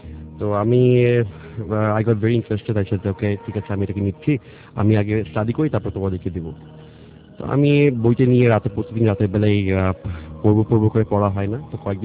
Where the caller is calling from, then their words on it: Dhaka, Dhaka Division, Bangladesh; ধানমন্ডি থেকে এসেছি